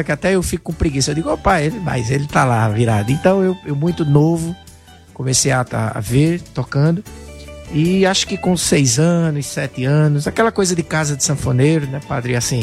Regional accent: Serra Talhada, Pernambuco, Brazil; born there; Nasci lá em Serra Talhada

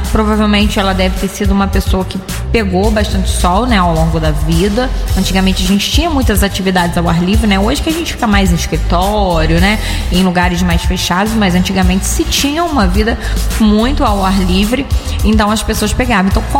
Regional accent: Carmo, Rio de Janeiro, Brazil; a galera lá da minha cidade do Carmo

